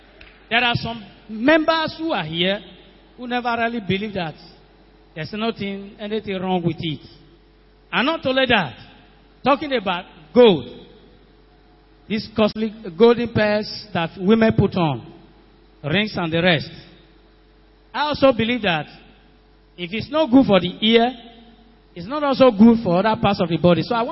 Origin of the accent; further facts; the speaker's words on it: Edo, Nigeria; I'm from Edo State.